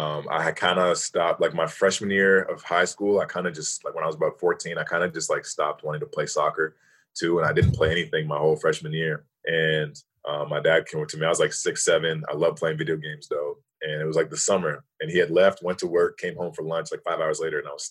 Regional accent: Toronto, Ontario, Canada; You know, I'm from Toronto

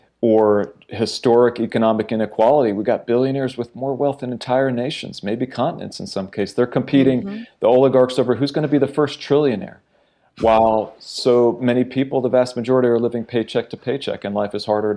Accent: West Virginia, United States; one of my best friends growing up in West Virginia, who had come from Guatemala with his mom.

